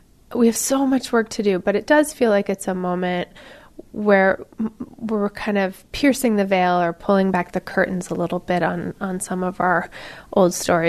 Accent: California, United States; And I grew up in California, partially with stuff I learned from my family

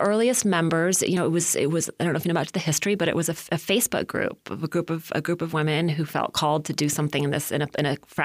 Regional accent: Hayward, California, United States; So I had family in Palo Alto and then I grew up in Hayward.

